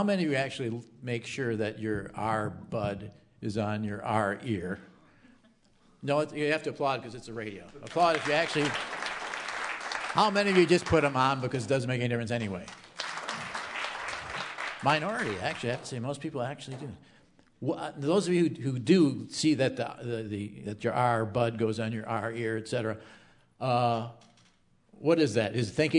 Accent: Milwaukee, Wisconsin, United States; I'm from Milwaukee, and I'm pretty sure.

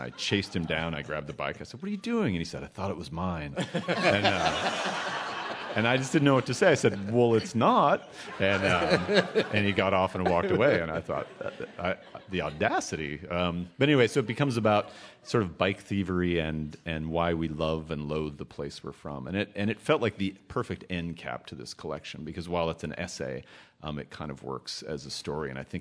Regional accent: Spokane, Washington, United States; It's a piece called Statistical Abstract for My Hometown, Spokane, Washington

